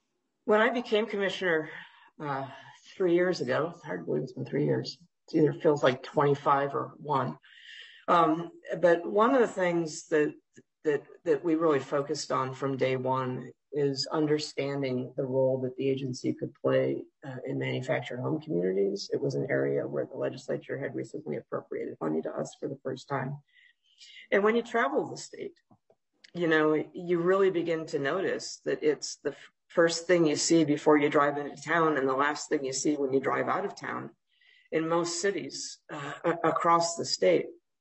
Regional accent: Fridley, Minnesota, United States; There's one just a mile away from where I grew up in Fridley, where you've got old manufactured home communities.

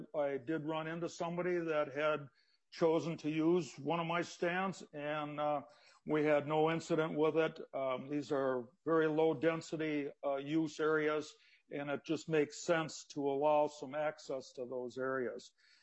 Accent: Baxter, Minnesota, United States; I'm from Baxter, Minnesota.

